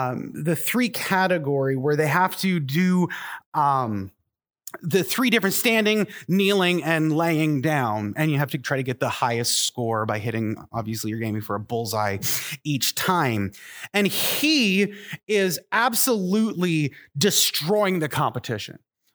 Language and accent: English; Canada; I'm a Canadian